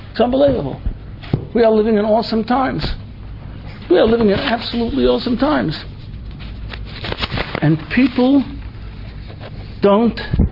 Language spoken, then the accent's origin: English; United States; now in Israel; Me as an American in Panovich, understand, this was such a poor excuse for an apple. But I didn't say it. I don't want to start up with these Israelis.